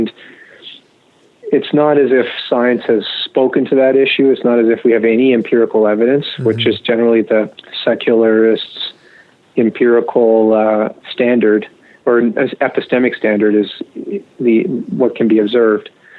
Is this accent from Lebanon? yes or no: no; Canada; this requirement on the part of the college violates our charter rights as Canadian citizens.